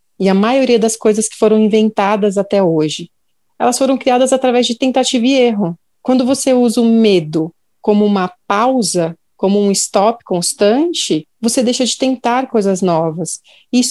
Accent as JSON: {"language": "Portuguese", "region": "São Paulo", "country": "Brazil", "said": "Eu sou de São Paulo, estou morando em São Paulo"}